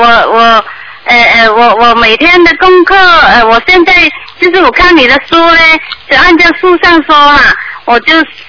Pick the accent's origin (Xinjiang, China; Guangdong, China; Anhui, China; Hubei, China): Guangdong, China; Chinese is a second language; 我是广东人，说普通话说的不准